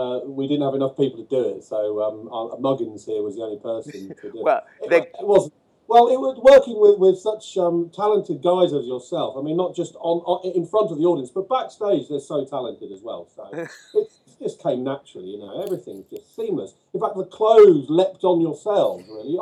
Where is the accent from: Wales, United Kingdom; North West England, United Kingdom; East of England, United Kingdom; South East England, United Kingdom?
East of England, United Kingdom; moved away as an adult; now in London, United Kingdom; I'm from Norfolk. I'm from Norfolk. In East Anglia in Great Britainshire, and I've been living in London now for coming up to 20 years now since I came down here to go to college